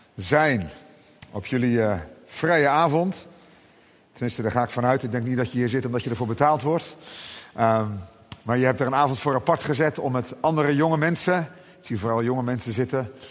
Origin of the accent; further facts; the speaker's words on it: Zeeland, Netherlands; born there; now in Amerongen, Netherlands; Tegenwoordig woon ik in Amerongen. Maar ik ben een geboren Zeeuw en heb ook lang in Goes gewerkt.